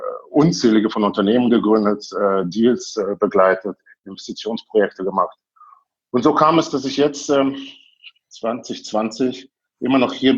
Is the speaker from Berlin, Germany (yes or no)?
yes; Berlin, Germany; moved away as an adult; also born or lived in Moscow; Ich bin in Berlin groß geworden, in West-Berlin.